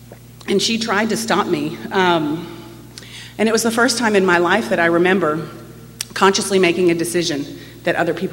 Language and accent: English; Texas, United States; But I didn't know I was angry, because I grew up in Texas, and that's not something that people are, especially little girls.